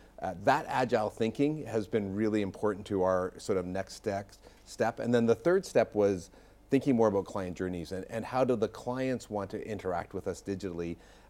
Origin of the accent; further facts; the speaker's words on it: Canada; It's actually one of the good things about being Canadian.